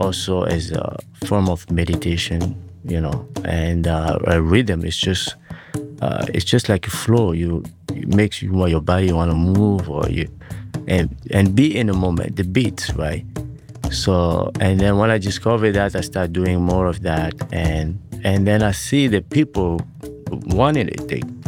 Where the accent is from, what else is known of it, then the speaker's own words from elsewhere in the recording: Rwanda; What I grew up in Rwanda in Africa is community, right?